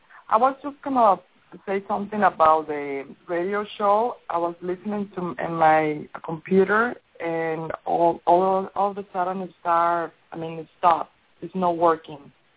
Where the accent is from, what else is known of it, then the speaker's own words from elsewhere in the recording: Mexico; English is a second language; I am from Mexico